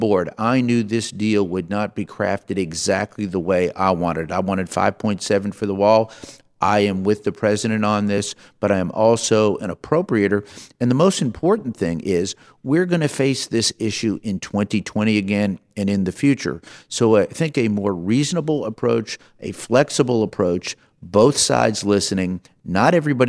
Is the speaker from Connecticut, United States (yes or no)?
no; Tennessee, United States; Sister state of Alabama. I'm from Tennessee.